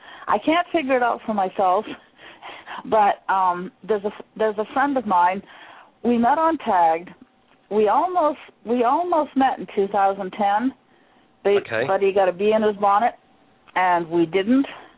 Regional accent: Maine, United States; I'm from Maine.

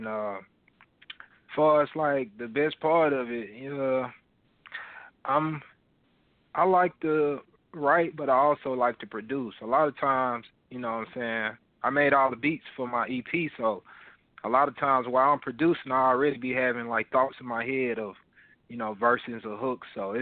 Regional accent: Tuscaloosa, Alabama, United States; where I'm from, Alabama, you know what I'm saying? So that's really what it stands for, King Obama. And I was born and raised in Tuscaloosa. I still, you know what I'm saying, reside in Tuscaloosa.

